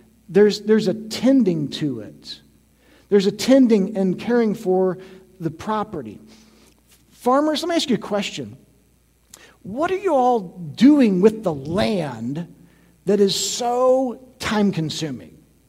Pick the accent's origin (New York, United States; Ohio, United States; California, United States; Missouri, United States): Missouri, United States; St. Joseph; Like, I grew up in St. Joseph, Missouri, and was kind of always in town and did not have any family members that were farmers